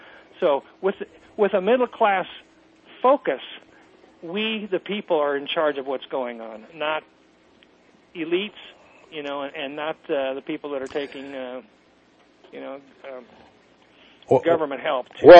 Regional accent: Alaska, United States; moved away; I'm from Alaska originally, so I'm all familiar

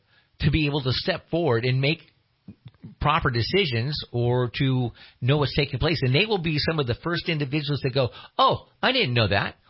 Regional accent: California, United States; I'm American Indian from right here in Northern California. That all my ancestors are buried up there in Trinity County. They're Wintu Indians.

